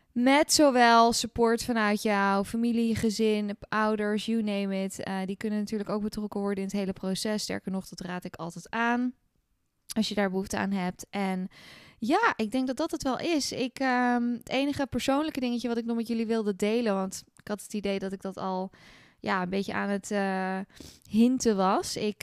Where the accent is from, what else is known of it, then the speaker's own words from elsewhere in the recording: Netherlands; ik ben zelf Nederlander. Ik wil personen uit mijn eigen landje het liefst helpen.